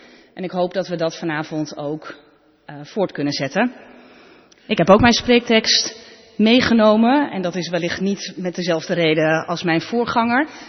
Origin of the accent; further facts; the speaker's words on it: Groningen, Netherlands; ik kom uit Groningen. Ik ben oud-verpleegkundige, gelovig grootgebracht, moeder van twee kinderen